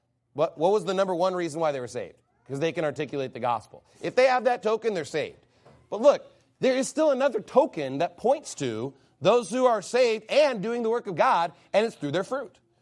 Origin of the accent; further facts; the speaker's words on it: United States; Maybe it's like because I'm an American, I'm spoiled or something.